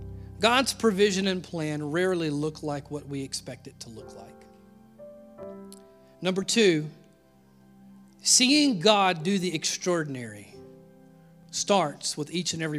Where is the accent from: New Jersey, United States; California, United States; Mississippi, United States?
Mississippi, United States; but I'm from Mississippi, and I like cornbread.